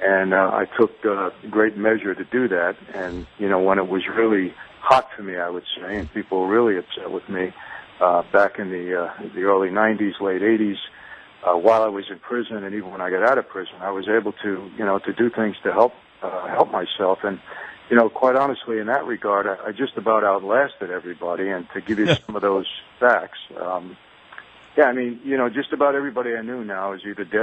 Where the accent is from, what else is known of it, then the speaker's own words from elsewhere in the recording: Odesa, Odesa Oblast, Ukraine; Yeah, I'm from Ukraine, from Odessa, actually.